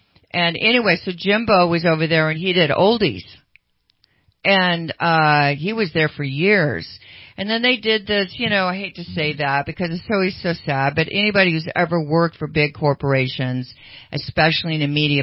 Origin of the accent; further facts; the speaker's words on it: Sacramento, California, United States; I grew up in Sacramento